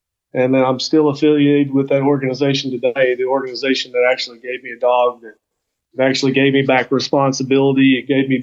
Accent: Arkansas, United States; I'm a big … fan, and I grew up near the Cash River in Arkansas.

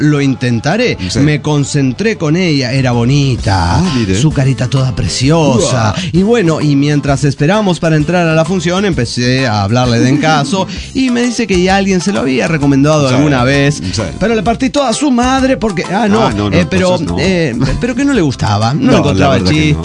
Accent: Tarija, Bolivia; y yo nací y crecí, me desarrollé en Tarija.

